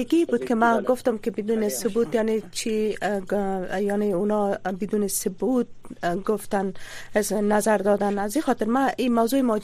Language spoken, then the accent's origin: Persian; Afghanistan; ما هم افغان هستیم